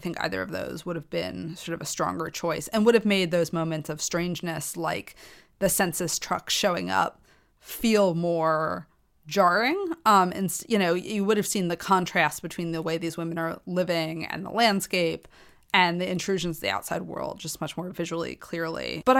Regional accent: United States; I'm a woman. I grew up in American society.

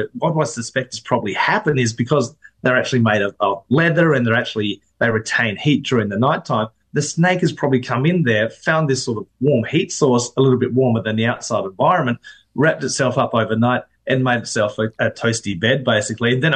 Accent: Australia; I mean, being an Australian, you do it naturally.

